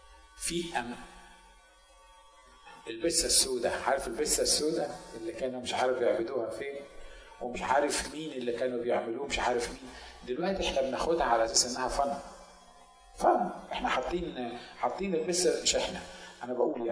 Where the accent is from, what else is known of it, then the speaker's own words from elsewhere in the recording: Egypt; احنا مصريين والمصريين عندهم الفراعنه